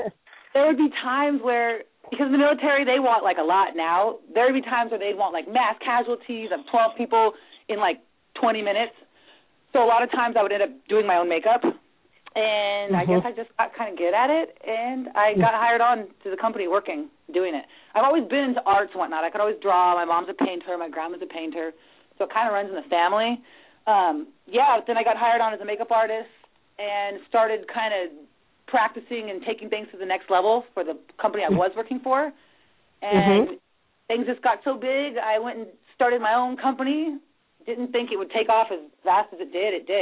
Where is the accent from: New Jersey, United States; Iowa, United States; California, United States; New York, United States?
California, United States; San Diego; I'm from San Diego, born and raised.